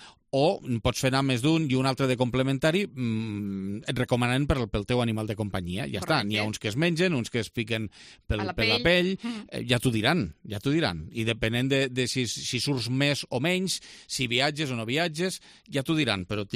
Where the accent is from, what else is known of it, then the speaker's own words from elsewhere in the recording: Lleida, Catalonia, Spain; born there; a Lleida, els que som nascuts a Lleida, tenim interioritzat que el mes de maig és un mes molt especial a Lleida